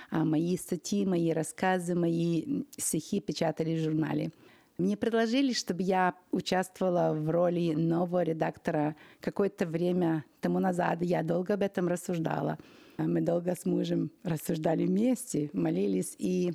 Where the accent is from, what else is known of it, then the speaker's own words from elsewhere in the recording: Ukraine; born there; Я родилась на Украине в семье верующих родителей.